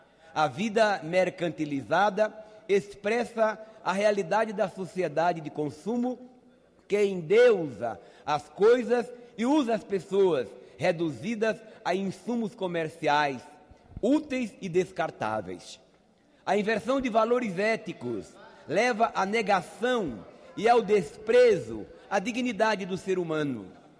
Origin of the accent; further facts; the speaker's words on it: Acari, Rio Grande do Norte, Brazil; also born or lived in Santa Cruz; eu sou de Acari, Rio Grande do Norte, e ele também é de Acari, quer dizer, eu nasci em Santa Cruz, mas morei em Acari durante toda a minha vida.